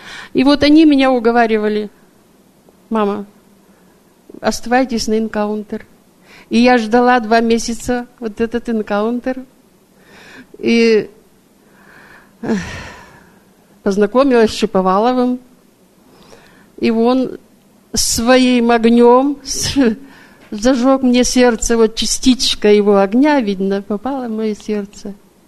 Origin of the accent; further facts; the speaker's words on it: Adygea, Russia; moved away as an adult; now in United States; я из Адыгеи, с России. А я не собиралась сюда, я не думала, что я попаду в Америку.